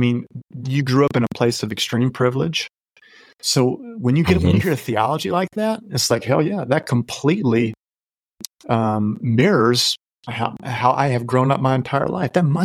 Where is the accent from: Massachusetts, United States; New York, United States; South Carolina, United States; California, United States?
South Carolina, United States; you know, even growing up in South Carolina, which is definitely southern.